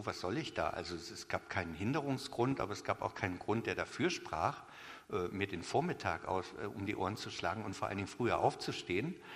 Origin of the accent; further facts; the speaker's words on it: Chemnitz, Saxony, Germany; Also ich komme aus Chemnitz ursprünglich, bin echter Sachse.